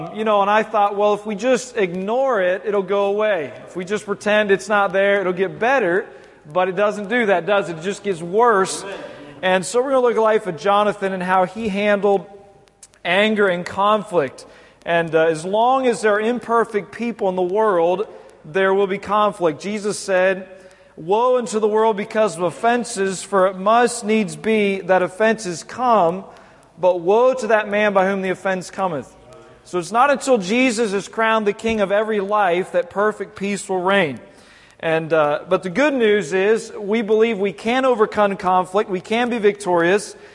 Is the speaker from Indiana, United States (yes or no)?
no; Ohio, United States; now in Derry, United Kingdom; so I'm originally from Ohio, and I've been living in Northern Ireland, the city of Derry